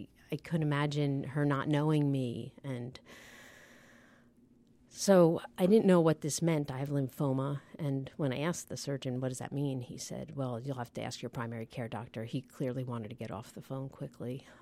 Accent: New Jersey, United States; now in Boston, United States; Well, as you know, we grew up in New Jersey and our whole family lives there, including you, but I moved to Boston.

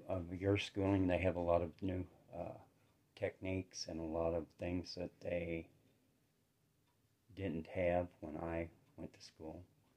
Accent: Cheyenne, Wyoming, United States; also born or lived in Pinedale, Wyoming; Well, I grew up in Wyoming. My parents, we lived on a ranch till I was like 9 years old, then my parents divorced, and my mom and I moved to Cheyenne, Wyoming.

